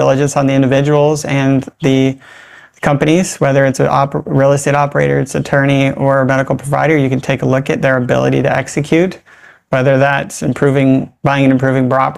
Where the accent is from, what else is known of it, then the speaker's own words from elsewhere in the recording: California, United States; now in Honolulu, United States; And I'm from California. I mean, I live in Honolulu now